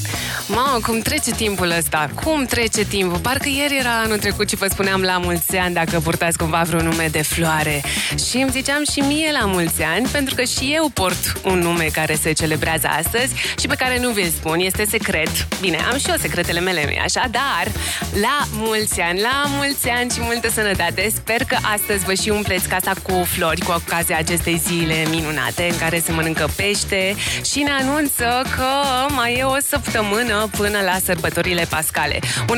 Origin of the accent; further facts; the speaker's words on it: Transylvania, Romania; Ei bine, eu sunt din Transilvania